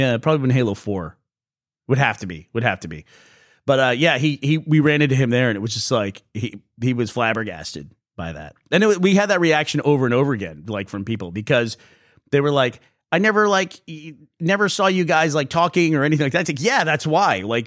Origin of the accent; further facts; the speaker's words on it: United States; accent: American; now in United Kingdom; I always say back home because it's easier to explain and I'm American, you know, with my accent.